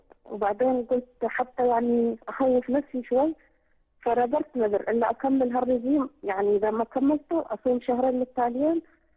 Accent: Yemen; انا من اليمن

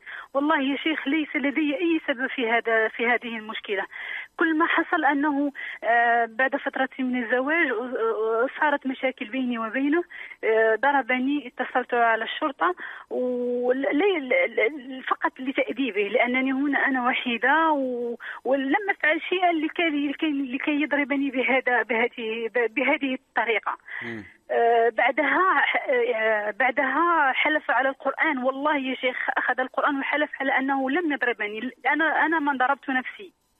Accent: France; أنا من فرنسا.

